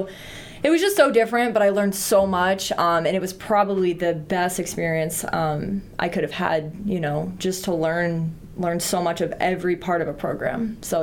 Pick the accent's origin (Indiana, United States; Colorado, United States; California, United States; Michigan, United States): California, United States; Los Angeles; moved away as an adult; I'm from Los Angeles, but I had left when I was 18.